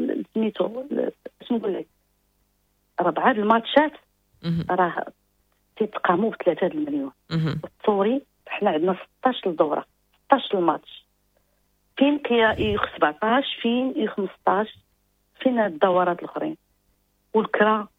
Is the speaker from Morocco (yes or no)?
yes; Morocco; وهذا العام غتلعب البطوله ديال كاس العالم اقل من 17 عندنا في المغرب